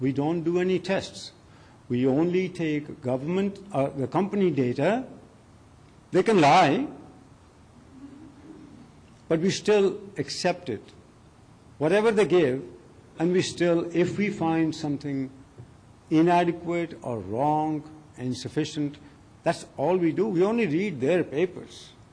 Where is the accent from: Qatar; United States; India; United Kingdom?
India; now in Canada; I am from India